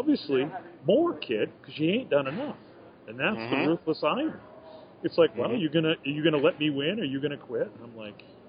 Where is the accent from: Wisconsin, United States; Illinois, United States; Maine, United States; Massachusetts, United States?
Maine, United States; It reminds me of growing up in Maine where you had to work and move and lift and haul and chuck this and that.